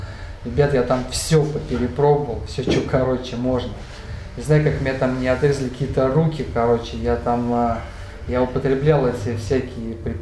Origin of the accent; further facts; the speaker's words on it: Saratov, Saratov Oblast, Russia; Я сам родом из Саратова, вот, и приехал я домой туда.